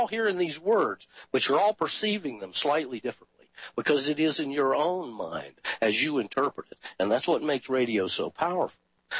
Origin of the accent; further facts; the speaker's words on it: Atlanta, Georgia, United States; and I was from Atlanta and knew a whole bunch of those people that he knew about, some of the old-timers.